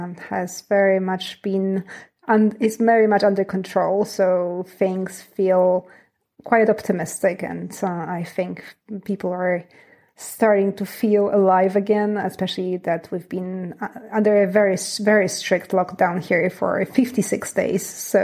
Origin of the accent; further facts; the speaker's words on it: Poland; English is a second language; also born or lived in Canada; now in France; I was born and raised in Poland. You can probably hear that.